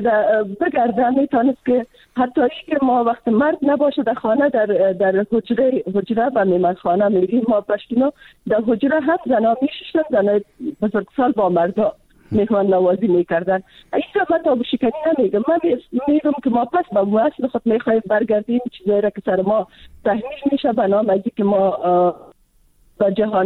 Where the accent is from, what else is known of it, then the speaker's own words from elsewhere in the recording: Afghanistan; من خودم از یک منطقه پشتون نشین افغانستان هستم.